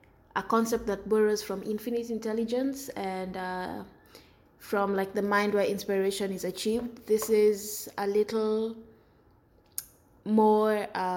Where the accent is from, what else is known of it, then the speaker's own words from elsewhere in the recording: Kenya; So for example, I'm from Kenya